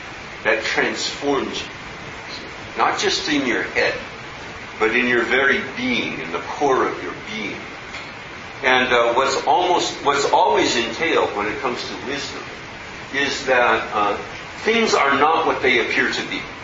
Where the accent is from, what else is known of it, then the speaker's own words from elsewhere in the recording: Minnesota, United States; You know, I grew up in Minnesota, and I always heard these stories